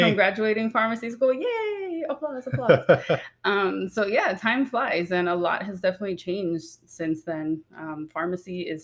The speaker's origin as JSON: {"language": "English", "town": "Miami", "region": "Florida", "country": "United States", "tie": "born or raised there", "said": "Growing up in Miami, I just, for some reason, was always the nerd."}